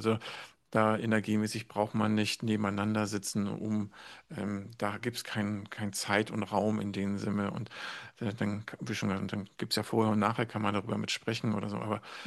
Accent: Eckernförde, Schleswig-Holstein, Germany; born there; now in Braunschweig, Germany; Eckernförde war mein Geburtsort.

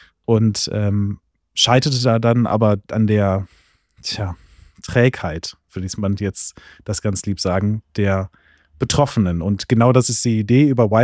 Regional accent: Wuppertal, North Rhine-Westphalia, Germany; Ich komme aus Wuppertal

